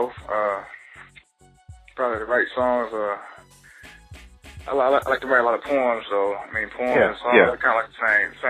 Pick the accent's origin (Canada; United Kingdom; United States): United States; West Point, Mississippi; Originally, man, I'm from Mississippi, man. A little small dot down in Mississippi, too, West Point. West Point, Mississippi, so... born and raised.